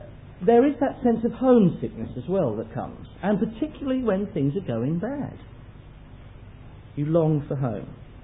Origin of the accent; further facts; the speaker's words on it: England, United Kingdom; now in Australia; My language, my accent, my likes, my attitudes, the teams I support, they all give me away that I'm a POM.